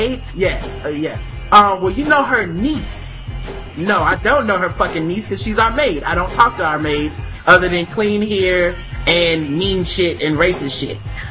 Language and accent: English; North Carolina, United States; I don't speak Spanish. I'm from North Carolina.